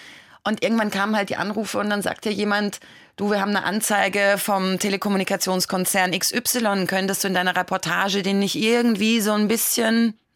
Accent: Karlsruhe, Baden-Württemberg, Germany; moved away as an adult; Wurzeln, die sind nicht dort. Ich habe Karlsruhe mit 19 verlassen. Ich habe kein Heimatgefühl dort.

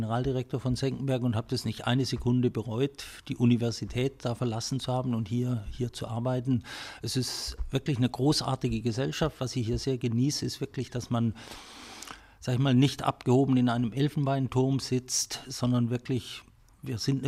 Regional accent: Konstanz, Baden-Württemberg, Germany; Ich bin in Konstanz groß geworden

